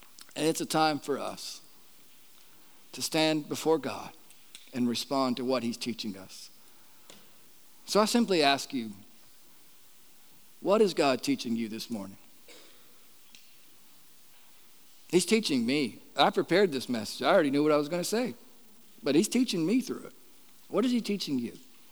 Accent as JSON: {"language": "English", "region": "Florida", "country": "United States", "tie": "born or raised there", "said": "I know some of us, like myself, we're born and raised in Florida."}